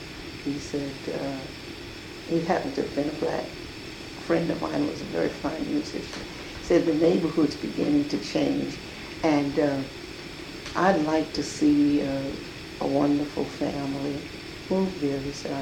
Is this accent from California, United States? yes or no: no; Holly Hill, South Carolina, United States; born there; also born or lived in Harlem, New York; now in Crown Heights, United States; I was born in South Carolina, in a little place called Holly Hill, South Carolina.